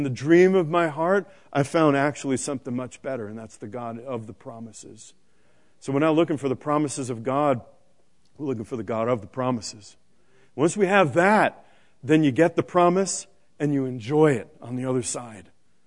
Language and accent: English; New York City, New York, United States; Remember, I grew up in New York City, a block away from a firehouse.